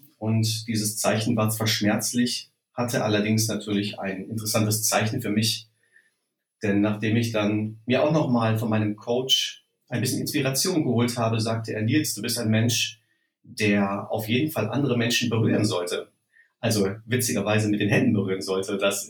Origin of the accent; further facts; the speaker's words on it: Lüdenscheid, North Rhine-Westphalia, Germany; also born or lived in Herdecke; Ich bin geboren in Herdecke in der Nähe von Dortmund und bin in Lüdenscheid aufgewachsen. Ein nicht unbedingt spektakuläres Städtchen.